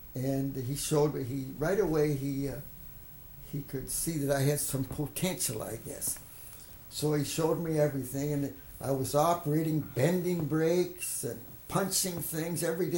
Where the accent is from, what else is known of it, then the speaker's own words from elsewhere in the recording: Canada; I don't think he even knew I was a Canadian unless he recognized my accent, probably did.